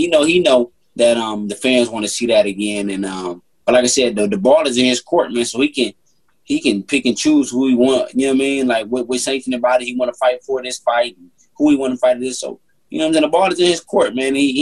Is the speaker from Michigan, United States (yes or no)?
yes; Detroit, Michigan, United States; Like, I'm from Detroit. I'm a competitor